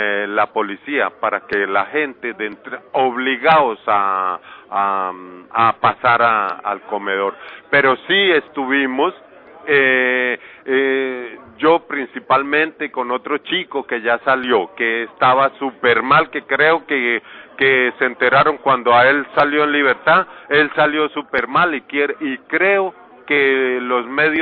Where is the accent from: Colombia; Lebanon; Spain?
Colombia; moved away; yo por favor no deseo ser deportado ni para México, porque no soy de allá, y si me deportan para Colombia me pueden dar de baja